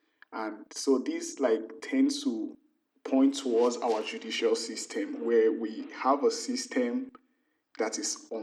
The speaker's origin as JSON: {"language": "English", "region": "Kogi", "country": "Nigeria", "said": "I am from Kogi State."}